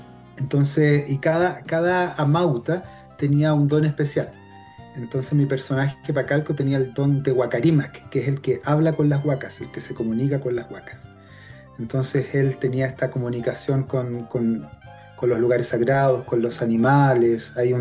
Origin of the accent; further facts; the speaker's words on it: Chile; existe una mitad de nosotros como chilenos que pertenece a la cultura indígena, por así llamarlo, de nuestros abuelos, de nuestros ancestros.